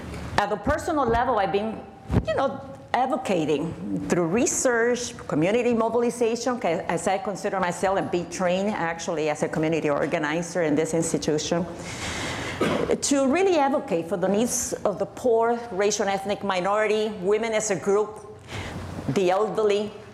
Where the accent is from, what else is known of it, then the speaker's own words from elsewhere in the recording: Puerto Rico; moved away as an adult; I was recruited because I came from Puerto Rico with my husband expecting the first baby